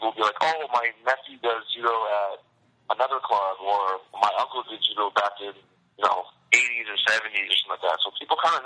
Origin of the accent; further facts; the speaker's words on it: Hawaii, United States; That's right. I was born and raised in Hawaii.